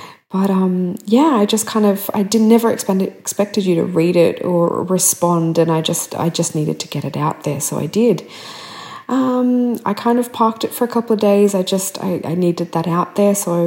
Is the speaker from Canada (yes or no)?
no; Australia; I'm from Australia.